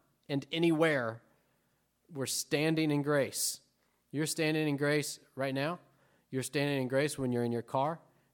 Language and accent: English; United States; now in Argentina; And even though I'm living in Argentina, I'm an American citizen. I don't vote in their elections. I vote in these elections, right?